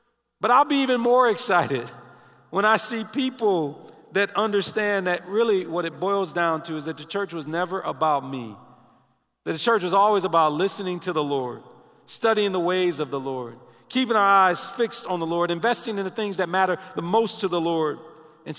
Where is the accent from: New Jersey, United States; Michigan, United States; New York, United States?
Michigan, United States; Detroit; Now, I grew up in Detroit